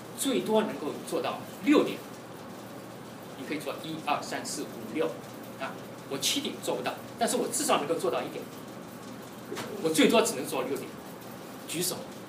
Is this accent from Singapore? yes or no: no; China; now in United States; 特别是我们都是中国人，对不对？我们关心我们自己在美国的中国人